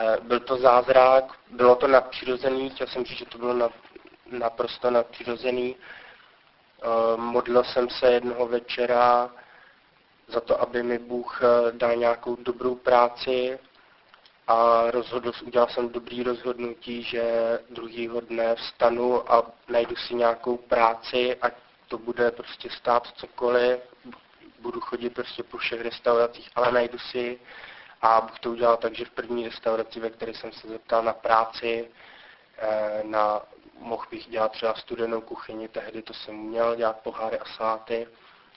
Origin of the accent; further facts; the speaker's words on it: Zlín, Zlín Region, Czechia; born there; je mi 28 let, narodil jsem se ve Zlíně.